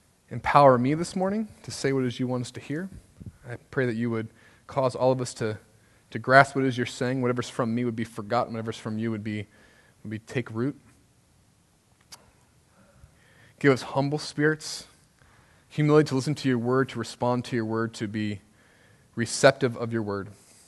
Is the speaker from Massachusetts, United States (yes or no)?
no; Cincinnati, Ohio, United States; You see, I grew up in Cincinnati